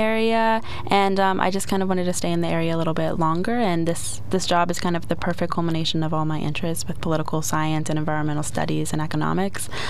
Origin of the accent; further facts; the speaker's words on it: Pennsylvania, United States; I'm originally from Pennsylvania, so this is kind of a way to get to understand and know my state a little bit more.